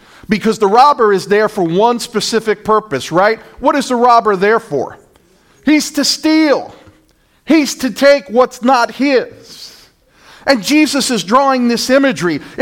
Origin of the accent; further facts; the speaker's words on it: New York City, New York, United States; I grew up in New York City. No clue what a shepherd was. No clue about sheep.